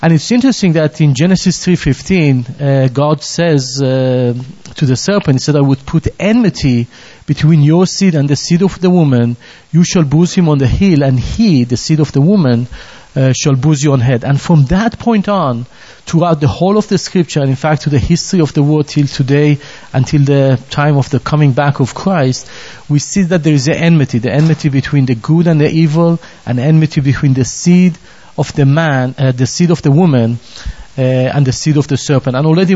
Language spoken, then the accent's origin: English; Iran; English is a second language; moved away; also born or lived in Israel / San Diego, United States; So I was born in Israel, but from age of three I grew up in Iran in a much better times